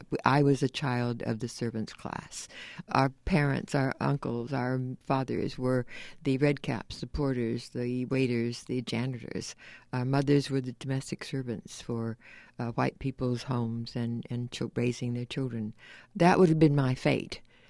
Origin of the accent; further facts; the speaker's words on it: California, United States; Because I grew up in California. I grew up from the age of six through the time that I became a union clerk in that hall, union hall, at 20.